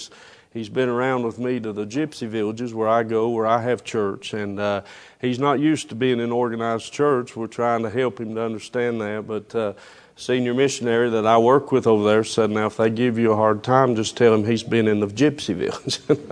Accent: North Carolina, United States; I grew up in Avery County. I graduated from Avery High School in 1986, and I was a different person then.

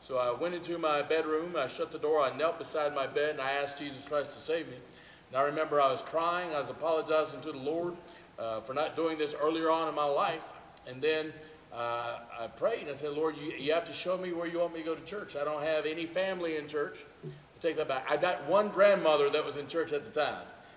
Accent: Eden, North Carolina, United States; I was born and raised in Eden, North Carolina, about 2.5 hours away. Came from Stoneville this morning.

